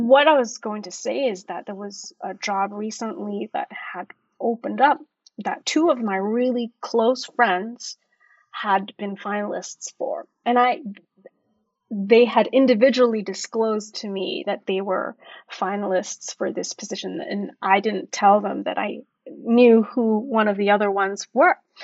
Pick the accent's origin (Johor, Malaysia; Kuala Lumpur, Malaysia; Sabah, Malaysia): Kuala Lumpur, Malaysia; So I'm Malaysian. I was born in Kuala Lumpur.